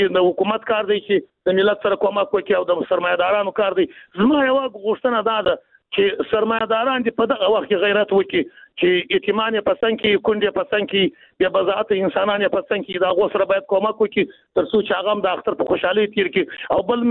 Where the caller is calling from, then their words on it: Jowzjan, Afghanistan; پښتون هم د جوزجان څخه